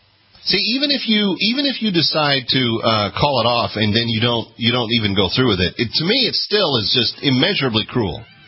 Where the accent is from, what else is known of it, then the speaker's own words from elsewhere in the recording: Fort Worth, Texas, United States; Dina is in Fort Worth, Texas, my hometown originally.